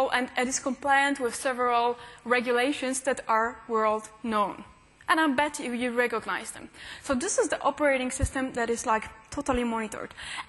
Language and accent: English; Poland; and I am from Poland. Technically, I spend only weekends in Poland with my husband.